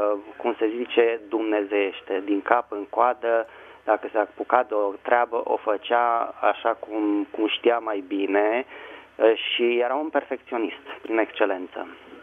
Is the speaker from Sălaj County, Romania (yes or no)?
no; Bucharest, Romania; Da, Română … din București.